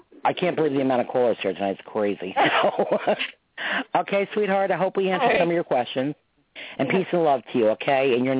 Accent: New York, United States; I'm from New York.

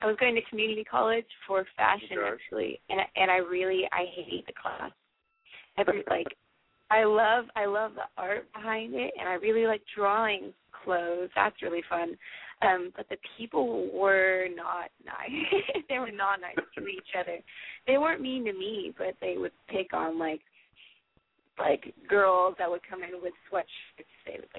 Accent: Sacramento, California, United States; Yeah, I am. I'm from Sacramento.

